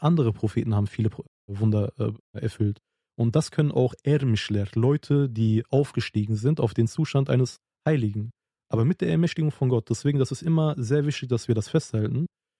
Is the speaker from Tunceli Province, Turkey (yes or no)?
yes; Pülümür, Tunceli Province, Turkey; Deswegen kenne ich das so bei uns in Pülemür, an Kırmızıköprü gebunden unser Dorf, dass wir beispielsweise als allerletztes fasten